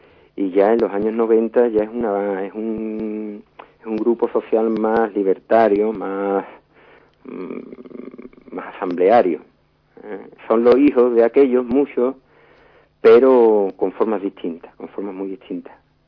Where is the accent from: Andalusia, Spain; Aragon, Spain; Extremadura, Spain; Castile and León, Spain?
Andalusia, Spain; Morón de la Frontera; igual que otros muchos moroneros, somos muy localistas, y donde estamos diciendo que somos de Morón 40 veces por minuto.